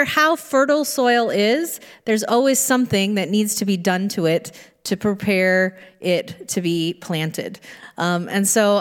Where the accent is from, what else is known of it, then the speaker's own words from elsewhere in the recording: Indiana, United States; I was born and raised in Indiana, and though I didn't live on a farm, I knew lots of farmers